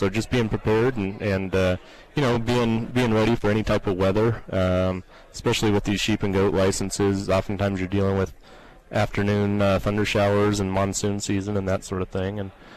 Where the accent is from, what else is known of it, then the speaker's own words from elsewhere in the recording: Durango, Colorado, United States; now in Salida, United States; Originally, I'm from Durango, but yeah, I've lived in Colorado most of my life. I've been in Salida now for 6 years as the biologist there.